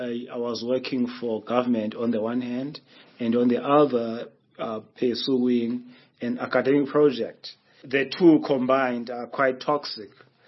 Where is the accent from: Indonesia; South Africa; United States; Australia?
South Africa; Makhanda, Eastern Cape; I grew up in Makanda watching plays.